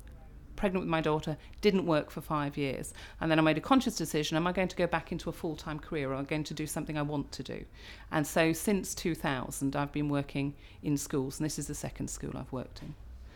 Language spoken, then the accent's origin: English; Coleraine, Northern Ireland, United Kingdom; born there; also born or lived in Singapore / Cyprus / Germany; I was born in Coleraine in Northern Ireland. My parents are both from Belfast, but my dad was in the Air Force. So I didn't really grow up anywhere other than perhaps Singapore, Cyprus, Germany. I lived all over the world even before I joined the army.